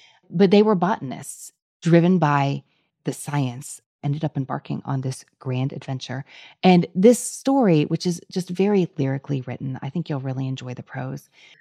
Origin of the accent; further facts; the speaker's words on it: Kentucky, United States; because I'm from Kentucky. But I live in Louisville.